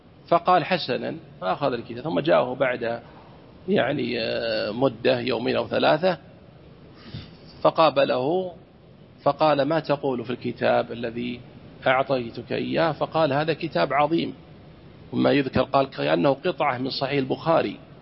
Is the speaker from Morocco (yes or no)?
no; Saudi Arabia; أن يحفظ بلادنا المملكة العربية السعودية